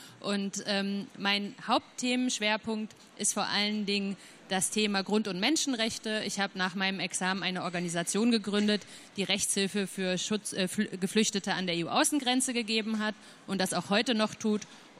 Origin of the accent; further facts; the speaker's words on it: Saxony, Germany; ich komme aus Sachsen und bin da für Die Linke in den Bundestag eingezogen.